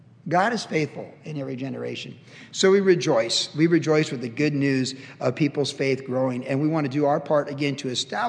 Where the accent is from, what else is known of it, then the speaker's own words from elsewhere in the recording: Cleveland, Ohio, United States; And I grew up in Cleveland, so I was a Cleveland Browns fan.